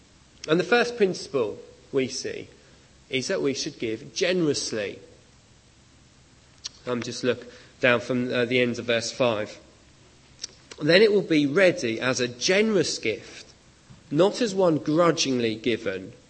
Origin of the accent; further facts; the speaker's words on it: United Kingdom; being British